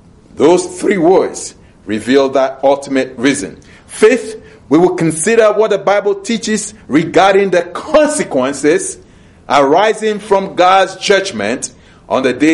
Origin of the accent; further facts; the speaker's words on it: Ghana; I remember some years ago entering one of the large rooms in which slaves were kept in my home country of Ghana